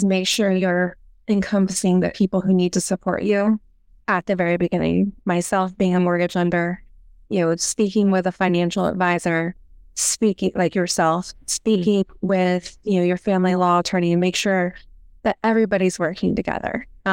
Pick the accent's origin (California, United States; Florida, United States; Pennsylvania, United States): Florida, United States; also born or lived in New York, United States; I'm from Florida originally, but I moved to New York for a long time out of college.